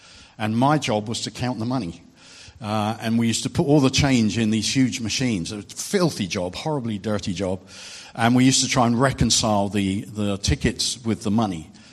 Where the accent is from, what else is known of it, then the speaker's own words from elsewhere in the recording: England, United Kingdom; moved away as an adult; now in Australia; We've been here in Australia. You might be able to tell I'm English. We've been here since 2010. We moved over as a family at that point to pastor a church in the Shire.